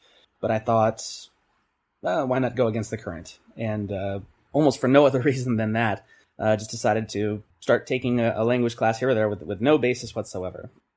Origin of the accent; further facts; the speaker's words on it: Montana, United States; That's right, Southwest Montana, where the cows outnumber the people multiple times over.